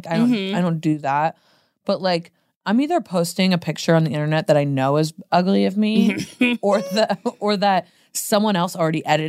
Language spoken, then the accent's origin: English; Portland, Oregon, United States; now in Los Angeles, United States; because I'm from Portland. Mm-hmm. So like I know a lot of people. Like Portland's kind of like a small big city